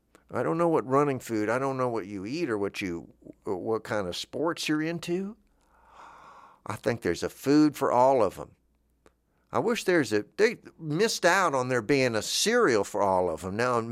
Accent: Florida, United States; I know not to do that because I'm from Florida.

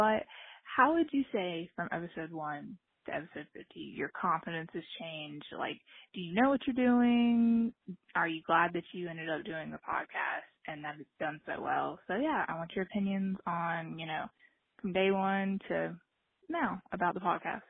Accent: Georgia, United States; I am from Georgia.

